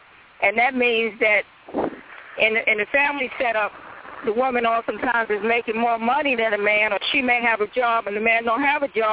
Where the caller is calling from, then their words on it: Richmond, Virginia, United States; I'm calling from Richmond, and unfortunately some of the same things are happening here as far as the sex trafficking.